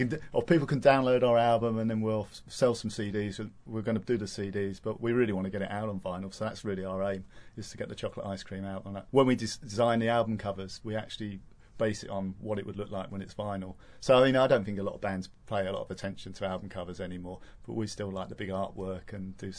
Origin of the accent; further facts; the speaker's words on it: Leatherhead, South East England, United Kingdom; because we were raised in Leatherhead, well, there was nothing actually to do.